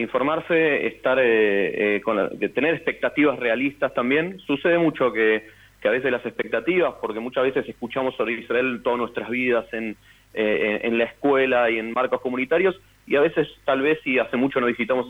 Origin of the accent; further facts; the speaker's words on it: Chubut, Argentina; yo personalmente soy de Chubut, nací en la provincia de Chubut